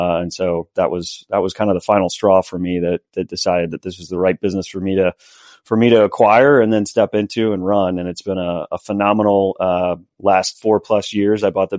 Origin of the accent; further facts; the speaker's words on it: Texas, United States; So I'm from Texas, and that's where I started my career.